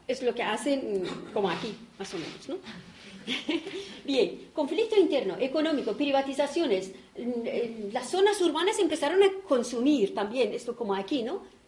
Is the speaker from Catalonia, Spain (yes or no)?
yes; Barcelona, Catalonia, Spain; yo vengo de Barcelona